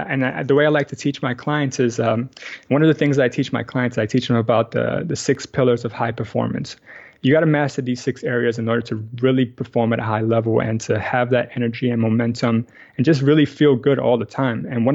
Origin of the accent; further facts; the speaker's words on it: New York City, New York, United States; now in Astoria, Queens, United States; I live in Astoria, Queens. Oh, yeah. Yeah, so I actually grew up in Washington Heights my whole life, but I moved here about 3 years ago with my wife.